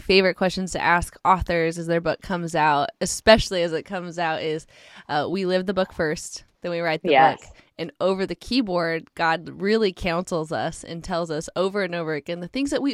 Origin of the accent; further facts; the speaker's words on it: Alaska, United States; I grew up in Alaska, and so darkness is winter, right?